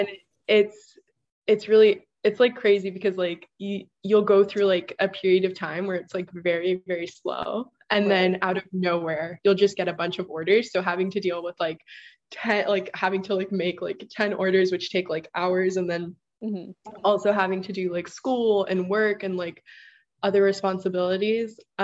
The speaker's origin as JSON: {"language": "English", "town": "Kahuku", "region": "Hawaii", "country": "United States", "lives_now": "Rhode Island, United States", "said": "so anything's fine. Some people call me … I'm from Kahuku, Hawaii. That's on the North Shore of Oahu."}